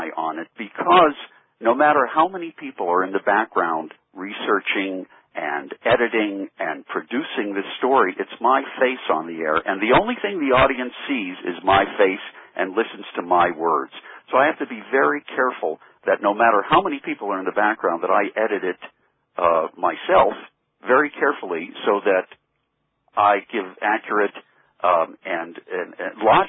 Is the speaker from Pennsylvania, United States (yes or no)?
yes; Pittsburgh, Pennsylvania, United States; now in New York, United States; Right. I grew up in Pittsburgh, and I came to New York about 40 years ago or so.